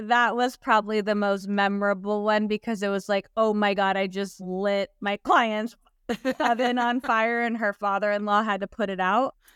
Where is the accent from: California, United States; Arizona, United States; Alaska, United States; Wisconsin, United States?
Arizona, United States; She's from Texas, I'm from Arizona. We like flavor, we like salsa, we like avocados, like Tex-Mex is our love language.